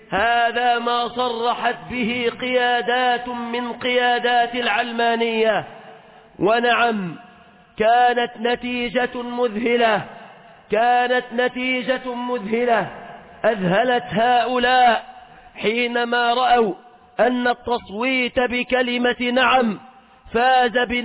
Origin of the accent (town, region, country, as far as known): Egypt